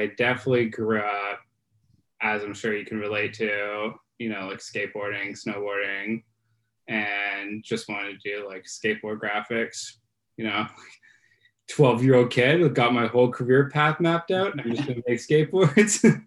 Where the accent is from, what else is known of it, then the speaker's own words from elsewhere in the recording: Toronto, Ontario, Canada; be a teen in art school in Toronto. It was great. And I love growing up in Ontario